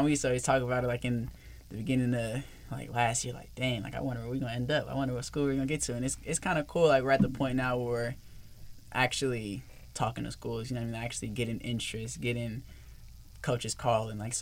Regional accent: San Francisco, California, United States; I'm originally from the Bay Area. I was born in San Francisco, and I lived all in the Bay, like, growing up.

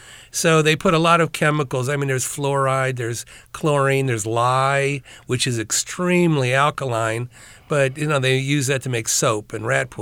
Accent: Ohio, United States; I loved it because I grew up in Ohio, you know, half black, half white high school, junior high.

